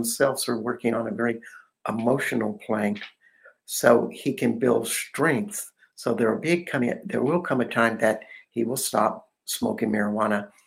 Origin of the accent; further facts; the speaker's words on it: United States; particularly in my home country of America